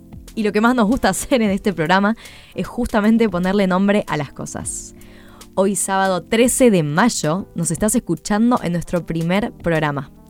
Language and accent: Spanish; Buenos Aires, Argentina; born there; Tengo 24 años y supongo que el acento me delata. Nací en Buenos Aires, Argentina.